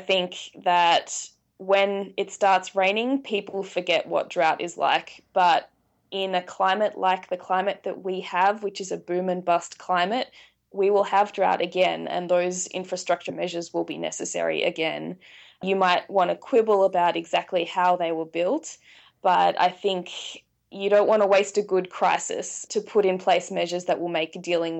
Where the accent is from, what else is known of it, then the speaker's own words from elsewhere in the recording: Victoria, Australia; particularly in my home state, the state of Victoria